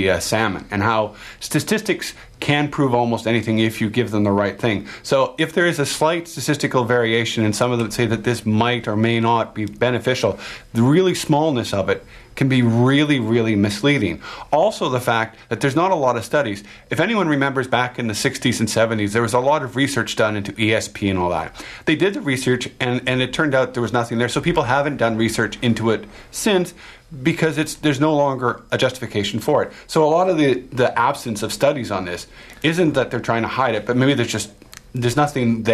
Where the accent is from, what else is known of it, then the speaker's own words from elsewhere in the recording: Manitoba, Canada; I'm originally from Manitoba